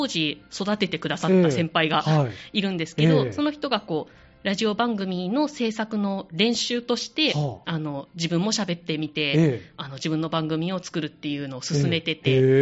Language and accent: Japanese; Himeji, Hyogo, Japan; ラジオとの出会いは、うん、もともとは地元の姫路にあるラジオ局でディレクターやってたんですけど